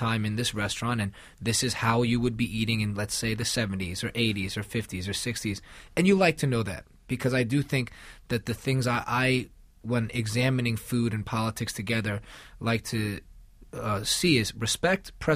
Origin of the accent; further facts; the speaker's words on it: United States; born there; I'm an American-born Chinese person, and I very much respect Chinese food when I go back to China and eat it.